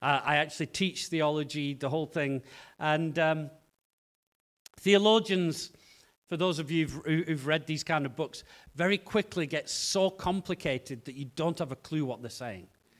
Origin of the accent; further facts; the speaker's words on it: England, United Kingdom; now in Cape Town, South Africa; I grew up in the north of England, grew up from a very young age knowing Jesus.